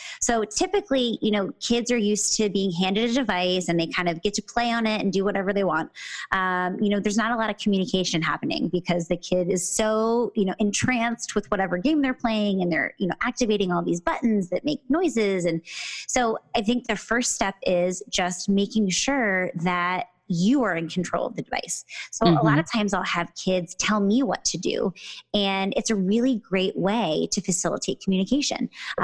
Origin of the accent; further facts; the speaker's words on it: Pennsylvania, United States; moved away as an adult; now in Los Angeles, United States; I'm from the East Coast originally in Pennsylvania. And about 4 years ago, I moved to LA and I started a practice.